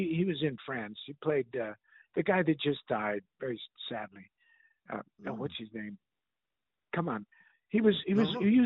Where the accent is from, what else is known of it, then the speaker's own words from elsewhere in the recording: Montana, United States; going back to when I worked on, growing up in Montana, the tough guy was always quiet.